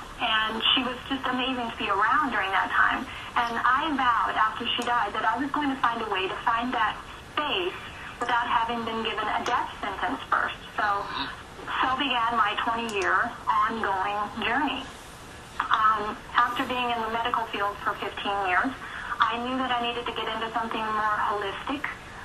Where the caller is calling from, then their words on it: Colorado, United States; Just outside of Denver, a suburb of Denver.